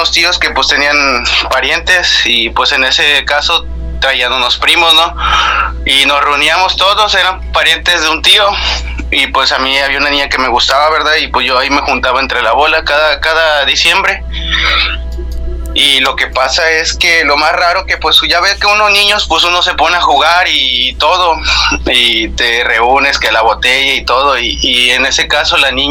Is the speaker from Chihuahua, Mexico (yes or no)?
no; Misantla, Veracruz, Mexico; now in Reynosa, Mexico; Yo soy originario de Veracruz, de Misantla, Veracruz.